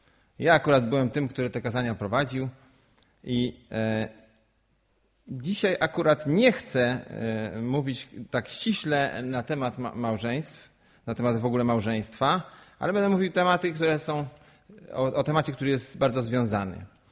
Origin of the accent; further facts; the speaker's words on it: Janikowo, Kuyavian-Pomeranian Voivodeship, Poland; Jak wiecie, jestem z Janikowa.